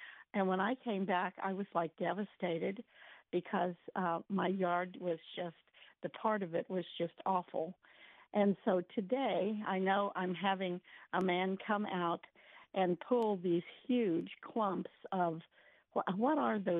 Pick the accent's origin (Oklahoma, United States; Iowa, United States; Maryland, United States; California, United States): Oklahoma, United States; also born or lived in Missouri; I came from Oklahoma, and I told them what I needed to have is I needed to have my yard rototilled, because that's what we used to do in Missouri, in Oklahoma and Missouri.